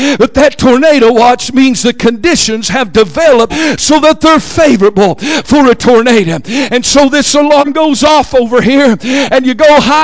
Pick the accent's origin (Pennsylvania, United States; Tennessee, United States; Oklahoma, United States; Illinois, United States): Oklahoma, United States; I grew up in Oklahoma.